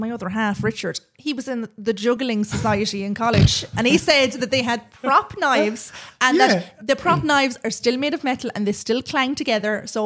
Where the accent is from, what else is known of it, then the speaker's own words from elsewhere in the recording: County Laois, Ireland; because I'm come from Laois and family are from Laois